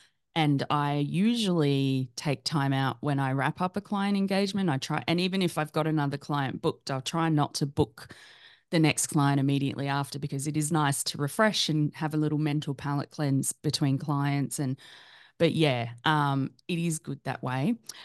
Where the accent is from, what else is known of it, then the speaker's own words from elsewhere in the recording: Australia; I'm laughing because I'm Australian and we value our holidays too.